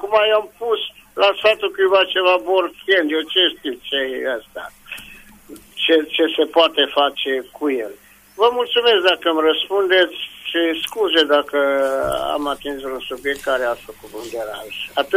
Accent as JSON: {"language": "Romanian", "town": "Reghin", "region": "Mureș County", "country": "Romania", "said": "sunt de la Reghin, am mai sunat la dumneavoastră"}